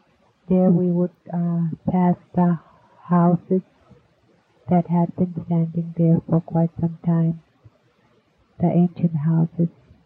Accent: Alaska, United States; I was born and raised in Coopsie, and my parents' ancestors are from Coopsie, although our relatives were from Barrow, these Masonic families.

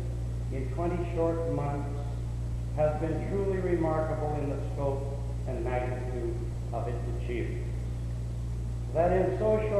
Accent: Alaska, United States; I was born on Prince William Sound, grew up there, went to school there, worked in the canneries, in the mines, and for the Old Road Commission on the Richardson Trail.

